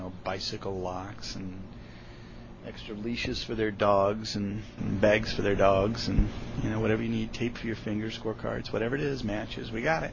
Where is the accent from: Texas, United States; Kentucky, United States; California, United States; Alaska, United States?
California, United States; Coronado; I'm from Coronado, California, and my title here is owner-operator of the Morley Field Disc Golf Pro Shop.